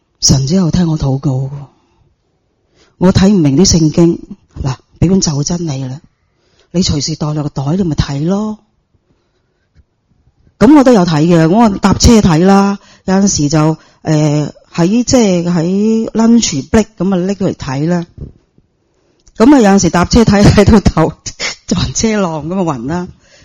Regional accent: Chaozhou, Guangdong, China; 佢以前咧我哋潮州人个嗰个系拜神噶嘛

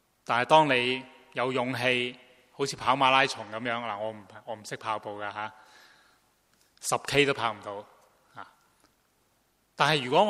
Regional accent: China; 亦都是好像我们中国人有时候说，坐这山就望那山就怎样

